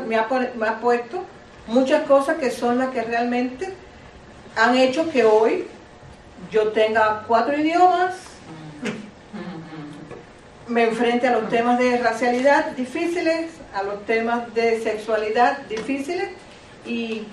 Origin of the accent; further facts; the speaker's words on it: Santiago de Cuba, Cuba; born there; Yo soy nacida en Santiago de Cuba, a más de 900 kilómetros de donde fui a estudiar.